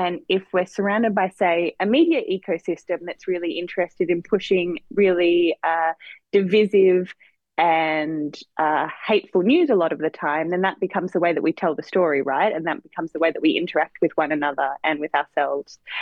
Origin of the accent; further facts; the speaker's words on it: North Sydney, New South Wales, Australia; It's really lovely to be here talking about screenings in my hometown.